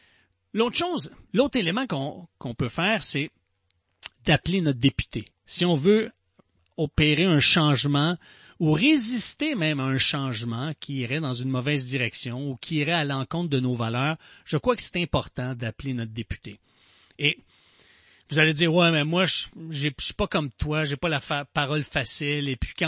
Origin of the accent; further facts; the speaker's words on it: Montreal, Quebec, Canada; born there; Je suis un Québécois, je suis né à Montréal, je suis fier d'être Québécois, j'aime la langue française